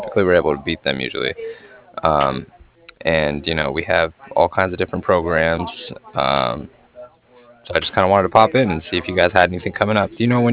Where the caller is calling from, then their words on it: Cardiff, Wales, United Kingdom; I was calling from Cardiff